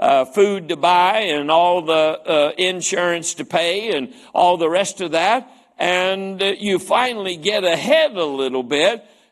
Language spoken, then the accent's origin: English; Cross Lanes, West Virginia, United States; We had a little girl in our community when I was growing up in Brookhaven, down in Cross Lanes where we lived when I was in elementary school.